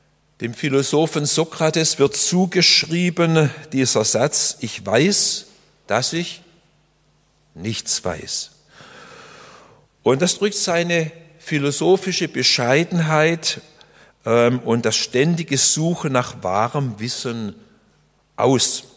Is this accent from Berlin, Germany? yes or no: no; Öschelbronn, Baden-Württemberg, Germany; Als ich Kind war, bin ich ja hier in Öschelbrunn aufgewachsen.